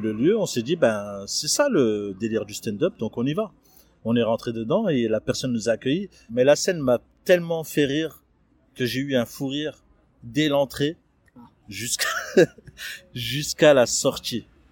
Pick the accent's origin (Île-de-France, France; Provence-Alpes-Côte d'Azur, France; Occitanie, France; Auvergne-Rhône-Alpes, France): Occitanie, France; Toulouse; moi, je suis de Toulouse.